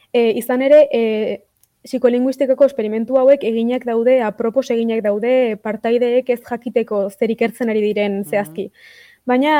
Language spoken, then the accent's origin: Basque; Navarre, Spain; now in Netherlands; masterreko ikaslea naiz, orain 22 urte ditut, Nafarrokoa naiz, eta hori, ba, hizkuntzalaritzako ikaslea naiz.